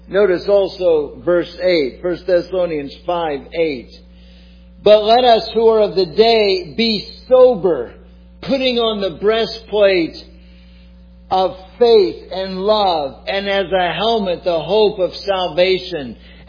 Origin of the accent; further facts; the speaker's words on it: St. Petersburg, Florida, United States; I grew up in St. Petersburg, Florida